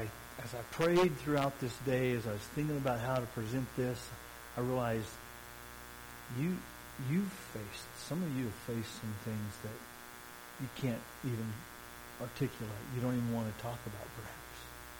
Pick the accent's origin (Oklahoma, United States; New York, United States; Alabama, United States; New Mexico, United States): New Mexico, United States; Farmington; My family, I grew up in Farmington. My family and I were out on the lake, on Navajo Lake